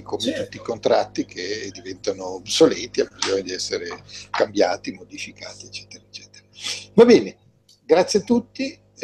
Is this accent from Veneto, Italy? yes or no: yes; Veneto, Italy; io sono veneto di origine ma non voto in Veneto, non abito lì